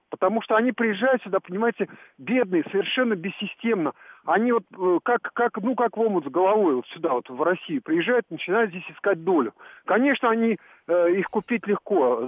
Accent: Baku, Azerbaijan; Я бакинец.

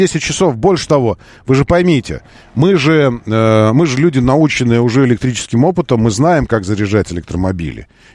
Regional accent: Moscow, Russia; я москвич

